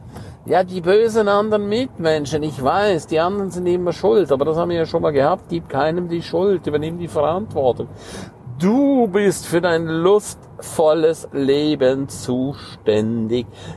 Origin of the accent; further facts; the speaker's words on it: Graubünden, Switzerland; first language Romansh; German is a second language; Auf Rätoromanisch, meine Muttersprache heißt, I fetch raps.